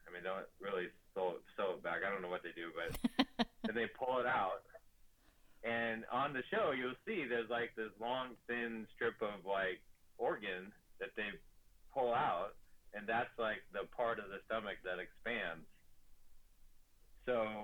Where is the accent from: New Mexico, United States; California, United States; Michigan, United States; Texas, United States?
California, United States; San Diego; also born or lived in Denver; I was living in Denver, but I'm from San Diego, so I'm actually a California guy. And so I was kind of moving home.